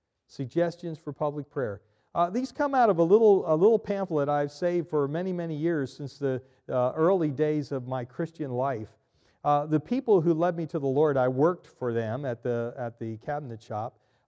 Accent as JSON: {"language": "English", "town": "Reading", "region": "Pennsylvania", "country": "United States", "tie": "born or raised there", "said": "came to Reading, Pennsylvania, my hometown."}